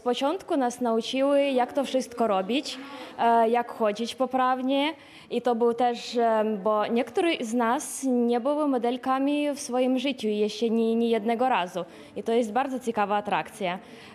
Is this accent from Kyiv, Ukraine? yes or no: yes; Kyiv, Ukraine; Z Ukrainy, z Kijowa.